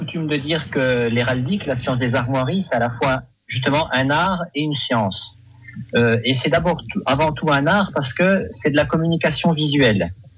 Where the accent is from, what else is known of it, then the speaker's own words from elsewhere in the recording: France; Alors, moi, je suis français